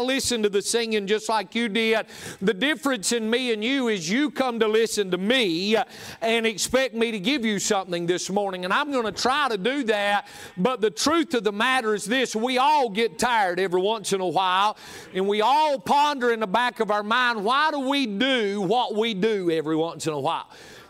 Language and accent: English; the South, United States; We was raised in the South, and going to church is just what we was brought up doing.